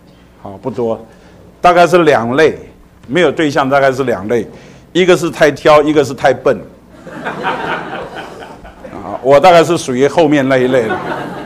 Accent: Taipei, Taiwan; 因为我是一个在台北长大的孩子，他是在乡下长大的孩子，我们的距离啊是观念上是有落差的

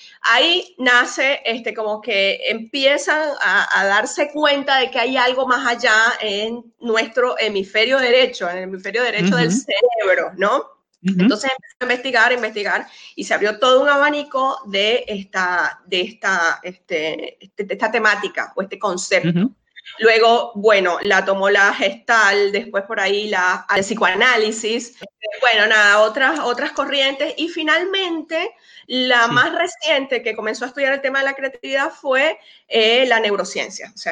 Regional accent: Venezuela; now in Argentina; soy venezolana y estoy súper feliz de estar aquí en Argentina desde hace 10 años. Soy residente argentina, bueno, ya permanente

